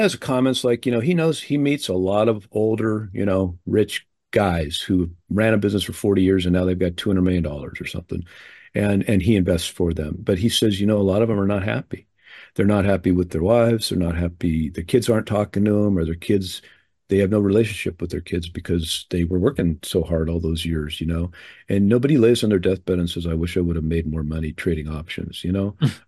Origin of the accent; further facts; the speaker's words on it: United States; I sincerely do care about people, you know, and being an American, I care primarily about other Americans